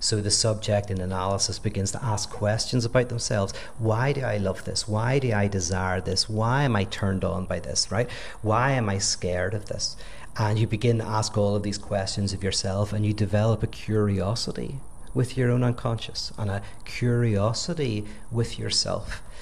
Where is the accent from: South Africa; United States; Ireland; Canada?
Ireland; I'm Irish. My history and what it meant growing up here means something.